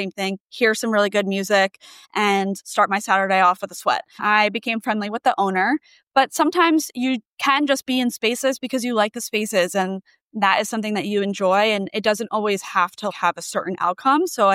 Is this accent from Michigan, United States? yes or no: no; New Jersey, United States; And then I noticed that she was wearing a New York Yankees hat, and I am from New Jersey.